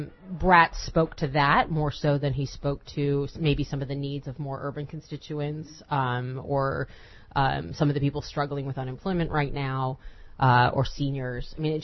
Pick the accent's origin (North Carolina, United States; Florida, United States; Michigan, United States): Florida, United States; Very proud of my home state.